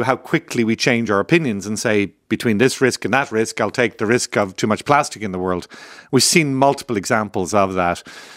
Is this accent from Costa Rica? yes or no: no; Ireland; now in United States; And in reality, even in my lifetime, before I emigrated from Ireland, the cost of food just has dropped tremendously.